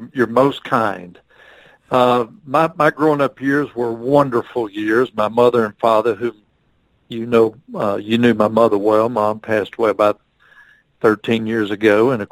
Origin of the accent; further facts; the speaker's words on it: United States; I've got very, very fond memories of both my home life with wonderful parents, but also growing up in America at that time.